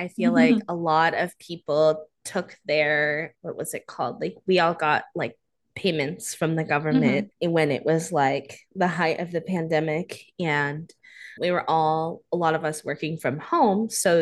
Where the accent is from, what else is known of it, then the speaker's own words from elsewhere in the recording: Wisconsin, United States; it wasn't safe to really go out about in my hometown, both like, because it's not a very friendly place for queer people to live in like rural northern Wisconsin